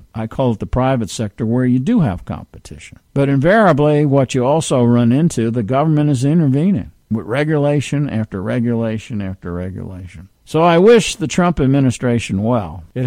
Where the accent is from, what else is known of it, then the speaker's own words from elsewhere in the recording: New York City, New York, United States; You see, I always get back to this because I'm from New York City.